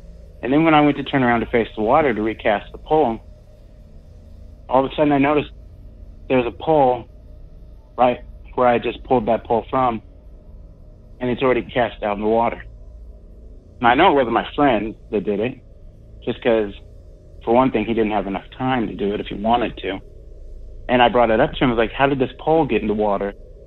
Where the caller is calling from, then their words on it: Virginia, United States; I'm calling from Virginia.